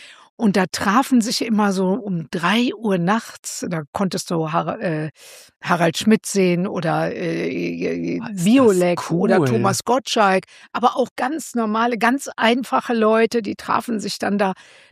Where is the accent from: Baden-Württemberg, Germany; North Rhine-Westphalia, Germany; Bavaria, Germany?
North Rhine-Westphalia, Germany; Brilon; accent: Sauerland dialect; Und ich hatte so einen Dialekt, so einen sauerländischen Dialekt. Ich bin ja aus dem Sauerland, wo unser Bundeskanzler herkommt.